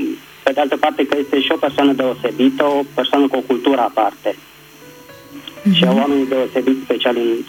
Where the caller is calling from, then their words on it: Vatra Dornei, Suceava County, Romania; din Vatra Dornei.